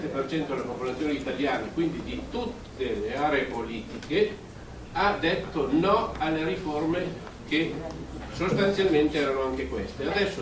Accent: Parma, Emilia-Romagna, Italy; sono di Parma.

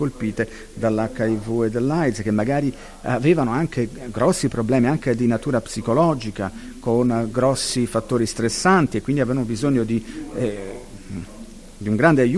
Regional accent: Thailand; Italian is a second language; io provengo appunto dalla Thailandia

